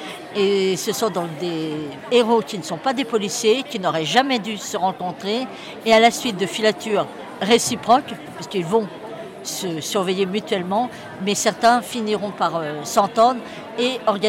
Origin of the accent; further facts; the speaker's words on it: Rouen, Normandy, France; born there; je suis née à Rouen